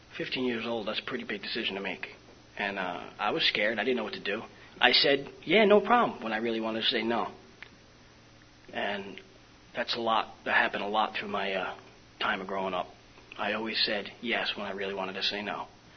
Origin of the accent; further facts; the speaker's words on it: The Bronx, New York, United States; I was born and raised in the Bronx. And I had a lot of trauma events. Bronx, New York.